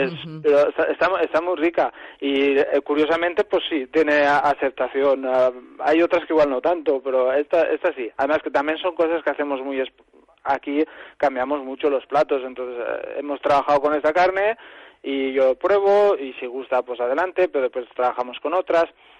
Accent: Valencian Community, Spain; yo defiendo de que yo soy valenciano

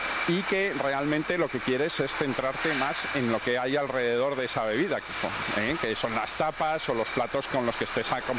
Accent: Madrid, Community of Madrid, Spain; primero yo soy de Madrid, ¿no? Y entonces me siento muy madrileño, mis padres de Madrid, me he criado en Madrid y he vivido en Madrid de pequeño, ¿no? Y me he movido por Madrid

